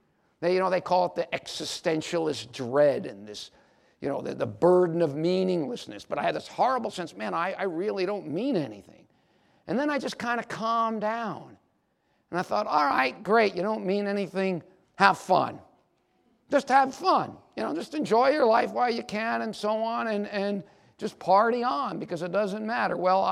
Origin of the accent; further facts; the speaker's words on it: Miami Beach, Florida, United States; I remember I was 17 years old, and I grew up in Miami Beach. That's where I grew up.